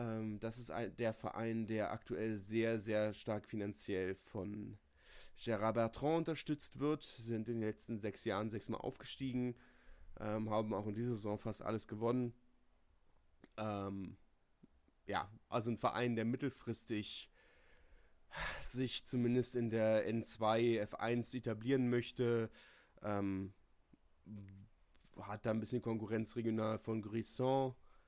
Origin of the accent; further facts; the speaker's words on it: Berlin, Germany; Und wir sind als Berliner ja dann doch so ein bisschen mit dem Fußballverein der Stadt verbandelt.